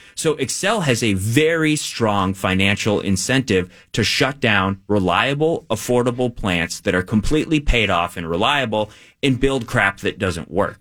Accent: Wisconsin, United States; I'm from Wisconsin. I have no dog in the hockey hunt, right?

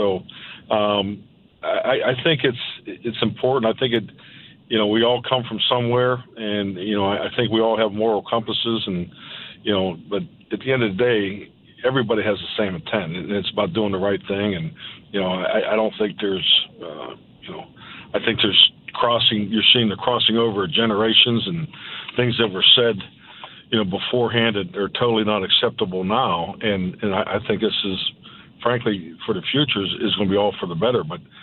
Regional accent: Pittsburgh, Pennsylvania, United States; I'd always say I'm from Greenfield. I mean, I think people thought Greenfield was like a city back in Pittsburgh.

